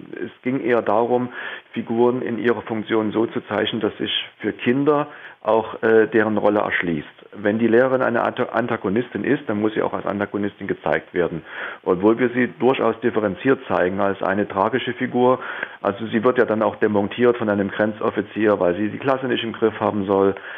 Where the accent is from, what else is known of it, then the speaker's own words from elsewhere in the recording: Dresden, Saxony, Germany; ich bin in Dresden aufgewachsen, habe die Wende auch 1989 in Dresden erlebt